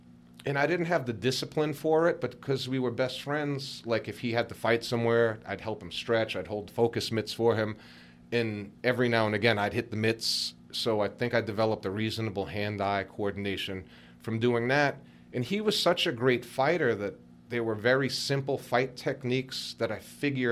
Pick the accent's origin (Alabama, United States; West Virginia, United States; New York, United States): New York, United States; it was a pastime that everyone did growing up in New York.